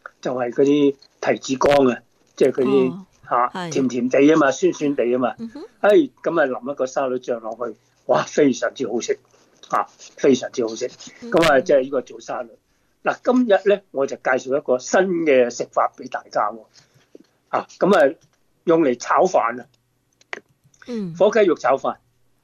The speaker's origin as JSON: {"language": "Cantonese", "region": "Guangdong", "country": "China", "said": "尤其是我哋廣東人唔中意食嗰啲白肉噶嘛、胸肉噶嘛"}